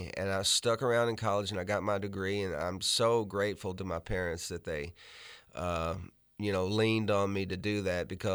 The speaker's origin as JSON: {"language": "English", "town": "Madisonville", "region": "Kentucky", "country": "United States", "tie": "born or raised there", "also_born_or_lived": "Sturgis, United States / Paducah, United States", "said": "I was born in Sturgis, Kentucky, which is a tiny little town. Spent a little time in Paducah, and then from the age of six, I grew up in Madisonville, Kentucky. It's a coal town in western Kentucky."}